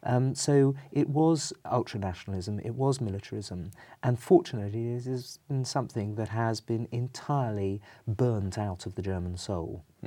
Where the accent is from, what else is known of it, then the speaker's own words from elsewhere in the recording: England, United Kingdom; I'm obviously an Englishman and do not consider myself to be a European.